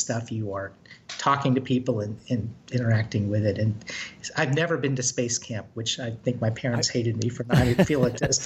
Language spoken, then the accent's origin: English; Washington, D.C., United States; I grew up in the Washington, D.C. area. And Huntsville feels to me like suburban Washington, because you just have a lot of people connected to the government there.